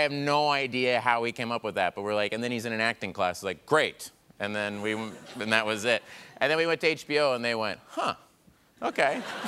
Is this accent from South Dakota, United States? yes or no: no; Tulsa, Oklahoma, United States; I'm from Tulsa, Oklahoma.